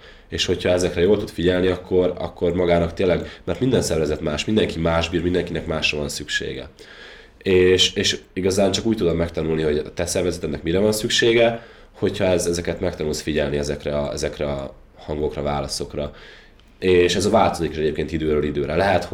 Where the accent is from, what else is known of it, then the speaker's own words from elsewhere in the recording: Győr, Győr-Moson-Sopron, Hungary; én Győrben nőttem föl, Győr közelében sétáltam a Dunaparton